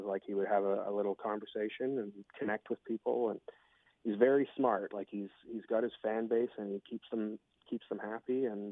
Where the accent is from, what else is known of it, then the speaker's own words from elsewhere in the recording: Canada; As a Canadian, that's not a simple task either.